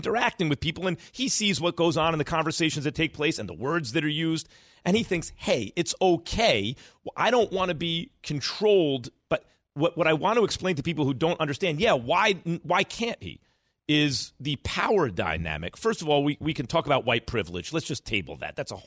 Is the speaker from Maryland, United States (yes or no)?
no; New York, United States; I grew up in New York.